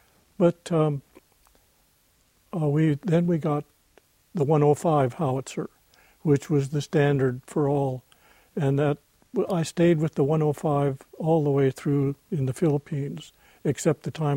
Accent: Illinois, United States; Between Rankin and East Lynn. It's in the northern part of Vermilion County.

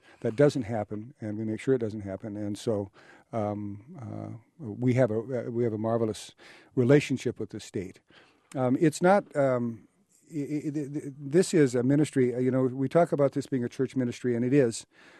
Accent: North Dakota, United States; I grew up in North Dakota. One in every nine North Dakotans is served by Lutheran Social Services, but there aren't many of us up there, so that's why I'm in Illinois.

